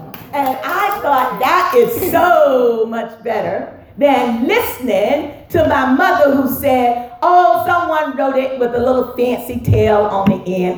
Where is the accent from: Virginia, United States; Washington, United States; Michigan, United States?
Virginia, United States; As a student, growing up in Virginia, I had all Black teachers.